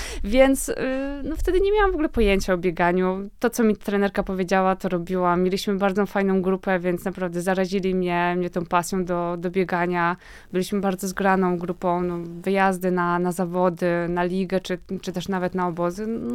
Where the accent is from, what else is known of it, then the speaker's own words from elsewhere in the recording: Kielce, Świętokrzyskie Voivodeship, Poland; Tak, myślę, że z biegów przełajowych w ogóle u nas w Kielcach bardzo dużo osób zaczęło swoją przygodę z bieganiem i z lekkoatletyką